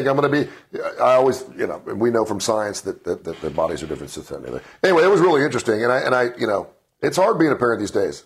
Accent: Cincinnati, Ohio, United States; Now, I was from Cincinnati. We had 3 months off.

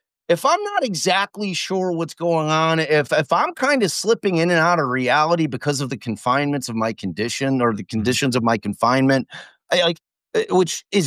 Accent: Chicago, Illinois, United States; And yes, I am from Chicago.

